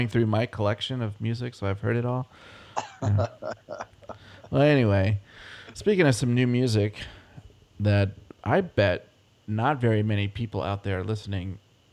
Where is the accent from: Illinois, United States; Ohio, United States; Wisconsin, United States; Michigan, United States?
Illinois, United States; Edwardsville; And not only that, it was right in my hometown, so. It was, and they always said Edwardsville, St. Louis, and that bothered me a lot because Edwardsville was in Illinois.